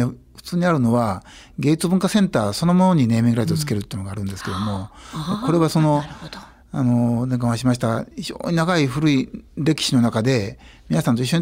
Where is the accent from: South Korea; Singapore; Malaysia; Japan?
Japan; Toyooka, Hyogo; 本当に近畿の秘境とか言われてる田島ですからね私のふるさとなんですけども